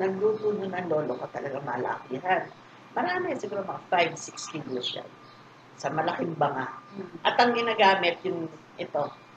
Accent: Santa Rita, Central Luzon, Philippines; In fact, sa amin sa Santa Rita, merong isang pamilya, hanggang ngayon, ginagawa.

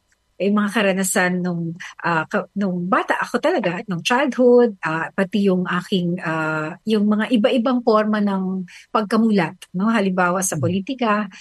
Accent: Manila, Metro Manila, Philippines; now in Baguio, Philippines; Sa Maynila ako pinanganak. At saka dyan ako lumaki. So in a way, Manila writer ako. Dyan din ako nag-aral, no, sa Lasal nga. Tapos lumipat ako ng Baguio City

